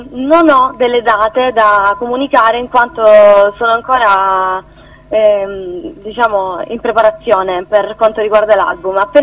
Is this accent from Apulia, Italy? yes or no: yes; Brindisi, Apulia, Italy; born there; Sono nata a Brindisi, ho 24 anni.